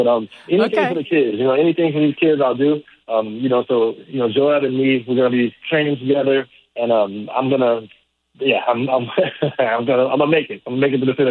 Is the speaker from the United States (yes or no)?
yes; Chicago, Illinois, United States; I'm like, I'm from Chicago. I don't even know what a kilometer is